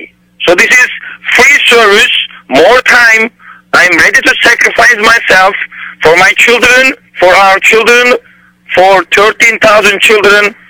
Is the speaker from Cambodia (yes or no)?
no; Istanbul, Turkey; moved away; And I was born in Istanbul, Turkey.